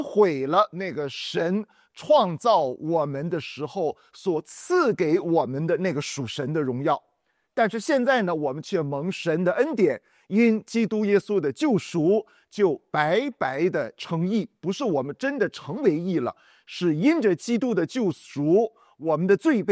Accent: China; 我们中国人说，这个人非圣贤，孰能无过？

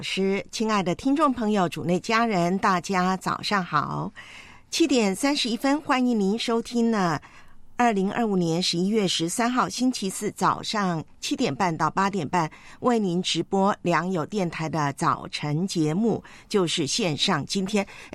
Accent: Taiwan; now in Hong Kong; 就是要穿过我的老家台湾

